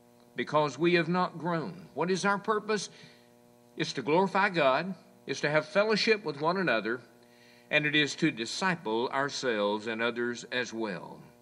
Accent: Hawesville, Kentucky, United States; I used to have a fellow in church when I was growing up in Hawesville a number of years ago.

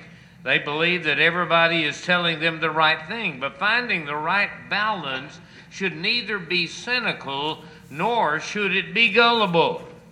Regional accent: Hallsville, United States; Several years ago when I was growing up in Hallsville

